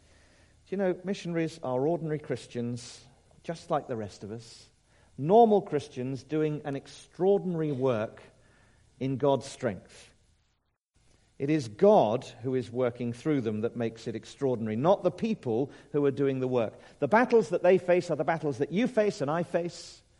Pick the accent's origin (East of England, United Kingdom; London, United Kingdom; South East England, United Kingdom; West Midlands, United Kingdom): South East England, United Kingdom; Leatherhead; I grew up in Leatherhead and went to school in Dorking